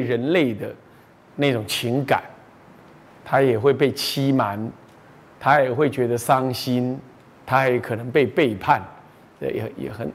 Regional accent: Beitou, Taipei, Taiwan; 在我家故乡北投旁边，再往淡水方向有个叫干刀，就官渡

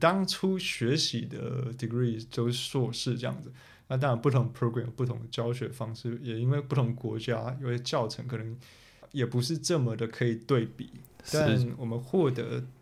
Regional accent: Taiwan; now in Northern Europe; 我们都是从台湾来北欧就读建筑的一群人

